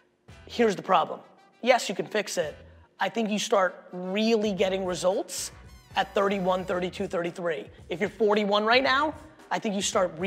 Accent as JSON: {"language": "English", "town": "Greenwich", "region": "Connecticut", "country": "United States", "tie": "born or raised there", "said": "Growing up in Greenwich, third generation wealthy, you and I are different."}